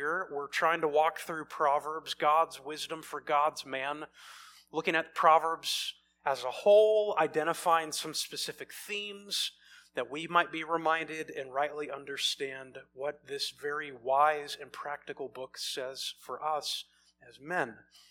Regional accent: Spokane, Washington, United States; Go Zags. I grew up in Spokane.

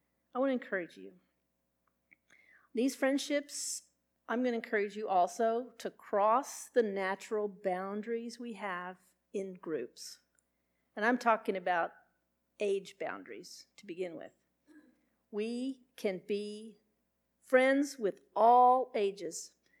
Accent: Texas, United States; So Pam and I found out we're both from Texas.

